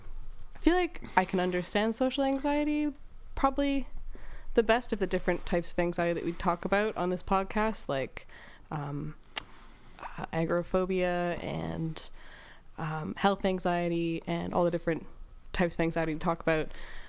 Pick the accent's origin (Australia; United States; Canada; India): Canada; accent: Canadian; because I'm here with my Canadian accent.